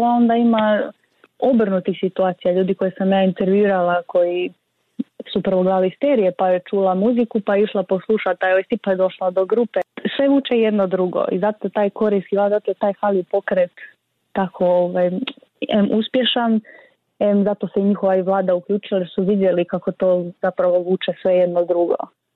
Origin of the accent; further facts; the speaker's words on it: Croatia; A kod nas u Hrvatskoj je recimo zanimljivo to da je, da jako ovisi o generacijama.